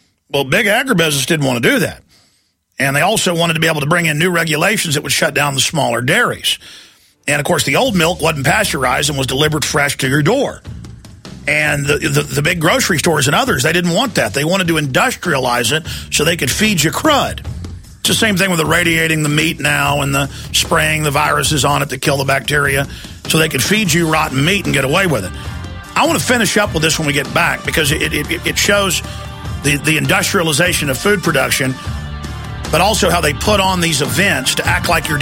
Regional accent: Rockwall, Texas, United States; I remember growing up in Rockwall, Texas, when it was still dry.

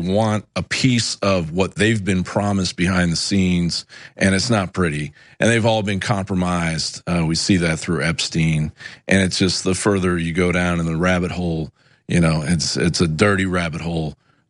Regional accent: United States; the fact that I'm an American against a socialist who's trying to take over this country

